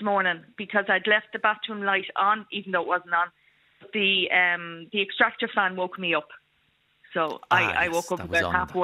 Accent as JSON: {"language": "English", "town": "Dublin", "region": "Leinster", "country": "Ireland", "said": "I'm coming from Dublin and especially from the Liberties area and the Tenters area, very realistic."}